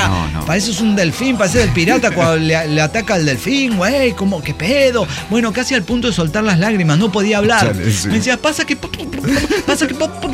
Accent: Nuevo Laredo, Tamaulipas, Mexico; Pero no, es porque soy de Zamora, de Nuevo Laredo, Tamaulipas

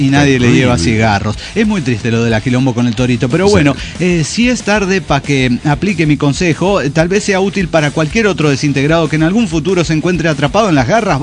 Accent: Michoacán, Mexico; Somos de Michoacán, somos de Michoacán.

